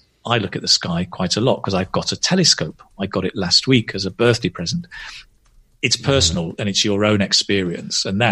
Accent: Manchester, North West England, United Kingdom; Well, I come from Manchester, and traditionally it's quite a industrial city, but it has changed a lot in the last 10 years.

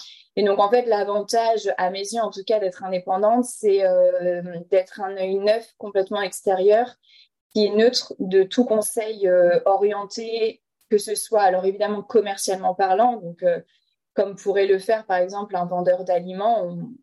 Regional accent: Brittany, France; donc je suis bretonne, j'ai 30 ans

